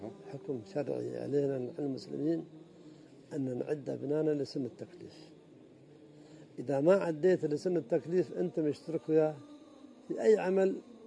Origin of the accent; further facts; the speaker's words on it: United Arab Emirates; بعد ما طلع البترول عندنا في الإمارات، أنا متولع بالبحر